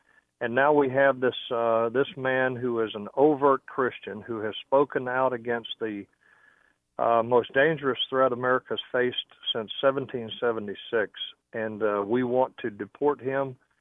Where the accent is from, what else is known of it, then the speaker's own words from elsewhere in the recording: United States; I find that just offensive and unacceptable as an American.